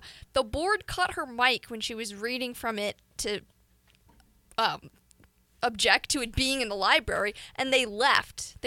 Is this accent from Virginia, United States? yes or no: yes; Fairfax, Virginia, United States; So I grew up in Fairfax, and I've got some people I know back there